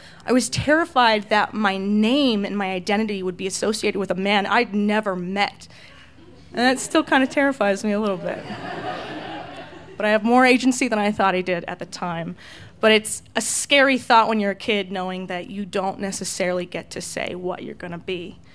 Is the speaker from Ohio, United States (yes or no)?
no; California, United States; And I am from California, but I have few memories of living in California.